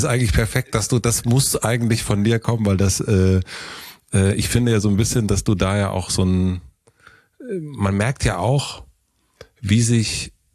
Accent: Berlin, Germany; wie bei uns in Berlin halt

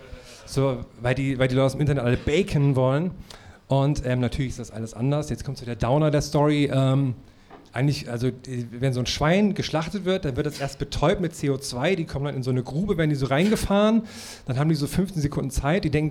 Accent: Thuringia, Germany; born or raised there

